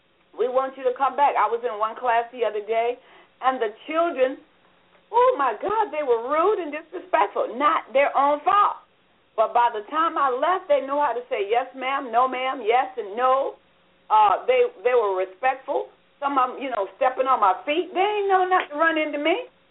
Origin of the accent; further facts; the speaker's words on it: Jacksonville, Florida, United States; But, you know, I was brought up here in Jacksonville partly.